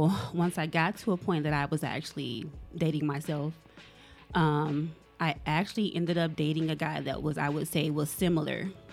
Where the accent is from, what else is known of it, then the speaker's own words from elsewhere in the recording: Benton Harbor, Michigan, United States; now in Grand Rapids, United States; I'm originally from Benton Harbor, moved to Grand Rapids back in 2019, so I haven't been here too long.